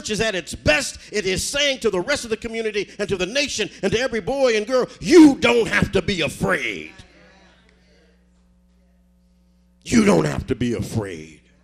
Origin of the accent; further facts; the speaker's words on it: Compton, California, United States; That little house I grew up in Compton is 1,100 square foot house.